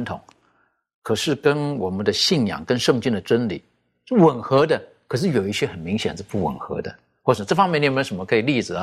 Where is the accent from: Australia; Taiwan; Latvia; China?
China; 我们中国人就有一个习惯